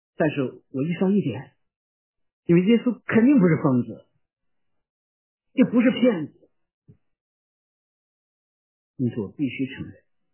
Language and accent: Chinese; Beijing, China; 我小时候生在这个长在这个北京城里面，老北京见面